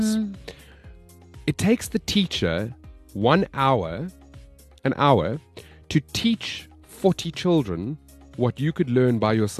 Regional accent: Johannesburg, Gauteng, South Africa; my hometown, Johannesburg

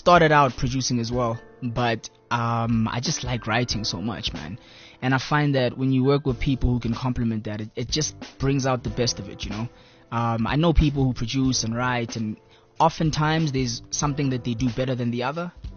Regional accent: Gauteng, South Africa; My background? Ah, man, I'm from Spraydview in the east of Johannesburg.

